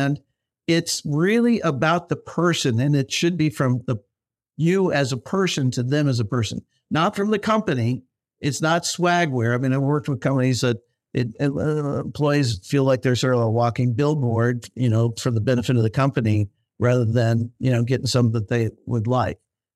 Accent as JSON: {"language": "English", "country": "United States", "tie": "born or raised there", "said": "I'm a Chiefs fan. I grew up outside Kansas City."}